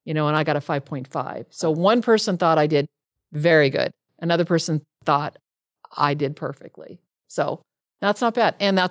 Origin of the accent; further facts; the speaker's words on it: Minnesota, United States; born there; See, I was born in Minnesota, so I say North Dakota.